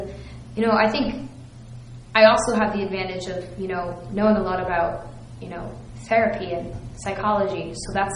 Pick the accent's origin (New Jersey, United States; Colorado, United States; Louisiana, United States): New Jersey, United States; I'm from Union County, and it's for me.